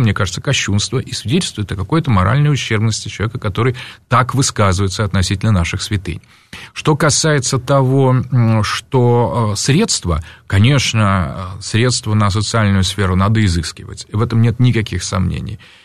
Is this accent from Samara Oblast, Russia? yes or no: no; Moscow, Russia; я, кстати, там вырос на Войковской